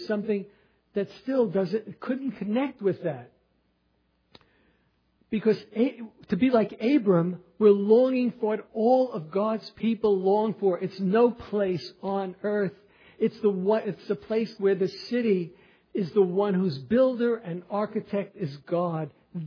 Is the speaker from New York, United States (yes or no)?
yes; New York City, New York, United States; I grew up in New York City.